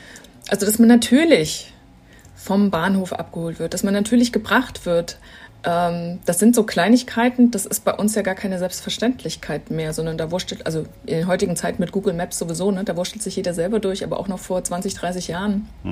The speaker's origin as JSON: {"language": "German", "town": "Jena", "region": "Thuringia", "country": "Germany", "tie": "born or raised there", "said": "ich bin in Jena aufgewachsen, das heißt, hier ist es recht muckelig und ich bin auch sehr gut behütet aufgewachsen"}